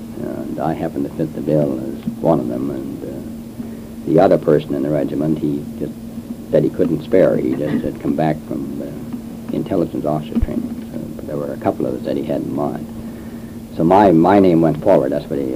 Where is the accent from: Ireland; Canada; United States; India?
Canada; Saskatchewan; Basically, I suppose, because I came from Saskatchewan